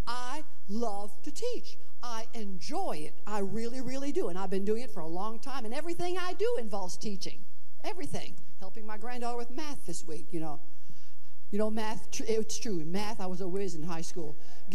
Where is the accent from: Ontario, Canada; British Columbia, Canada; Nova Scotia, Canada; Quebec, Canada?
Quebec, Canada; I'm from Canada. I mean, French Canada. My hometown was 99% French and Catholic.